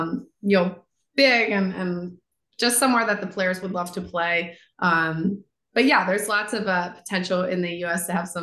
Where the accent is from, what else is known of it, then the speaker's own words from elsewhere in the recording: St. Louis, Missouri, United States; one of my lifelong career goals is to bring a professional tennis tournament to the city of St. Louis, my hometown.